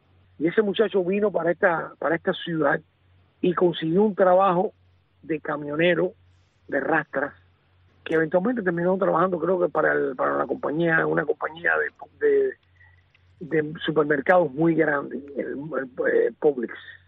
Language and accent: Spanish; Mexico; especialmente siendo mexicano